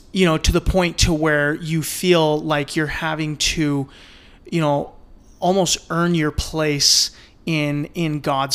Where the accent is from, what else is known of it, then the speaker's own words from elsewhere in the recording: Mapleton, Utah, United States; I grew up down in Mapleton, Utah, which is it was a small area when I was growing up, but now I feel like it's gotten big.